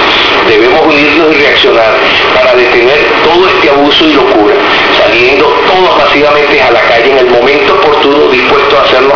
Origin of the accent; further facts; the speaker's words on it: Venezuela; Yo estoy aquí, en Venezuela, en mi país, en mi patria, porque es donde debo estar